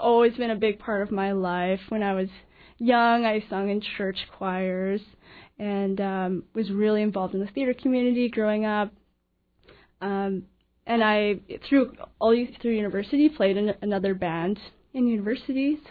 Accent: Calgary, Alberta, Canada; Okay. I grew up in Calgary.

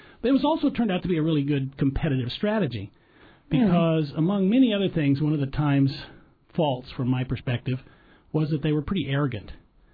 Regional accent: Anchorage, Alaska, United States; born there; I was born in Anchorage. And so whenever I'd go anywhere or do anything and I'd say I was born in Alaska, people would say, man, that's really cool.

